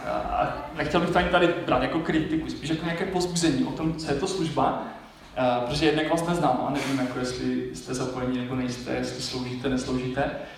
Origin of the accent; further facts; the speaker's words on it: Vsetín, Zlín Region, Czechia; jsem ze Vsetína